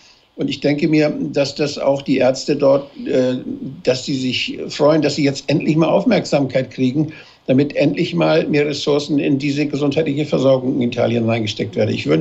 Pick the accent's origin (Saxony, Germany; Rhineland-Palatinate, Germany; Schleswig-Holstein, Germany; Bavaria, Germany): Schleswig-Holstein, Germany; Flensburg; Wissen Sie, es gibt in meiner Heimatstadt Flensburg